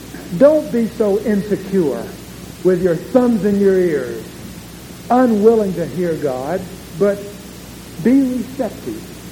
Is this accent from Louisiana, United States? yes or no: no; Avon Park, Florida, United States; This little kid was walking down the sidewalk in my hometown, Avon Park, and a man came along carrying the cutest little fluffy white dog